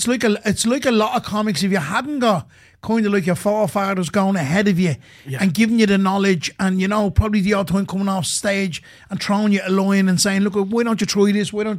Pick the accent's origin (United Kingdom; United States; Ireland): Ireland; Ballymore; I'm from fucking Ballymore, for fuck's sake.